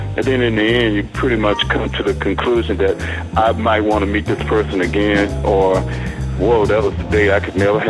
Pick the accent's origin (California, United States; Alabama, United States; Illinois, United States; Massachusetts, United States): Alabama, United States; Huntsville; It's called the Rocket City, but it's Huntsville, Alabama.